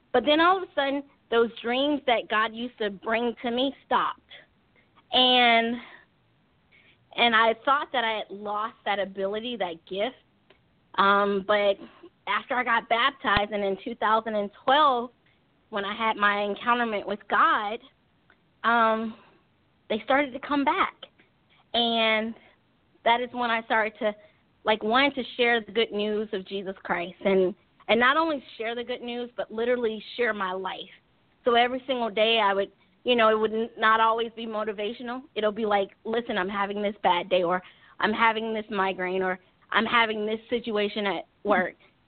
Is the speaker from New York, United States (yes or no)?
no; Palm Beach, Florida, United States; now in Atlanta, United States; I'm originally from Palm Beach, Florida, but I now live in Atlanta, Georgia.